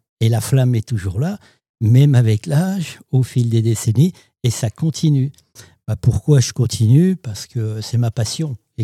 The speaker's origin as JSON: {"language": "French", "region": "Grand Est", "country": "France", "said": "Et puis comme je suis des Vosges, je suis encore plus intéressé."}